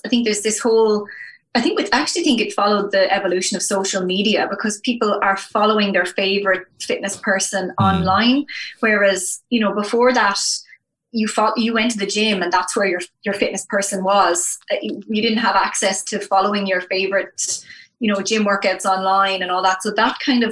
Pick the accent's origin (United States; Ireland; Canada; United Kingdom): Ireland; Wexford, Leinster; now in Dublin, Ireland; Like when I was growing up, like I grew up out in Wexford.